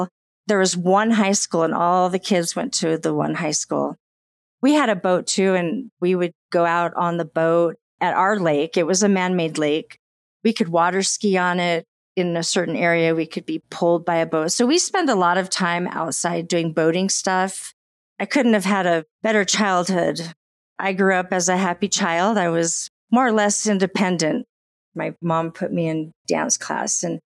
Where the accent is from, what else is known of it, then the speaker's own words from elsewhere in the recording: Canyon Lake, California, United States; As far as growing up in California, my mom and my dad and my brother, we all lived in a guarded gated community in Canyon Lake, California. It was beautiful.